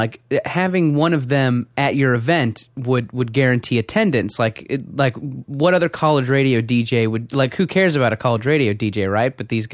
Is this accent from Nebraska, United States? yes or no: no; California, United States; I grew up in Orange County, lived there pretty much all my life, and then I went to school in Santa Cruz with Jesse, and then I moved to L.A. after the graduation.